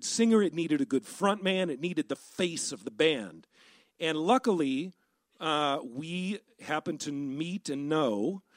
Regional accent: Midwest, United States; now in Baltimore, United States; I am from the Midwest, not originally from Baltimore. And when you grow up in the Midwest in the 80s

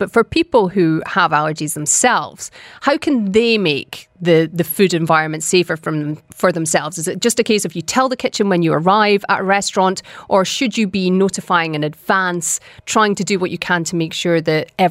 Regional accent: Scotland, United Kingdom; I grew up in Scotland

